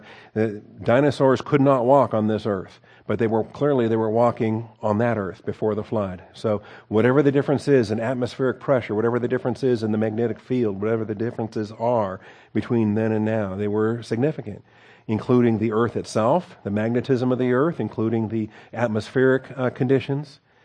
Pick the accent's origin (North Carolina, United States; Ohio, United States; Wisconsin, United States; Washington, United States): Washington, United States; Seattle; now in Texas, United States; like where I grew up in Seattle, Washington, on a blue sky day, you can see Mount Rainier.